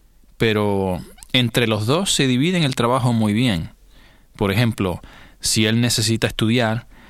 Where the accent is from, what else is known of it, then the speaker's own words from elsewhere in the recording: Arecibo, Puerto Rico; soy de Arecibo, Puerto Rico.